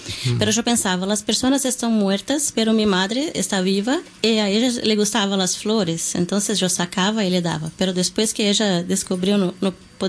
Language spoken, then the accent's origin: Spanish; Porto Alegre, Rio Grande do Sul, Brazil; Spanish is a second language; de Brasil, vivo en Porto Alegre.